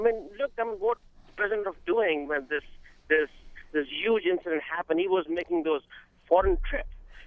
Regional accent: Pakistan; First of all, I'm from Pakistan.

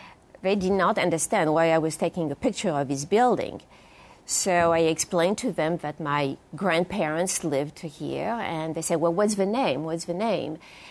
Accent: France; first language French; English is a second language; And as far as I was concerned, I was French. I was educated in France. My citizenship was French. My first language was actually also French.

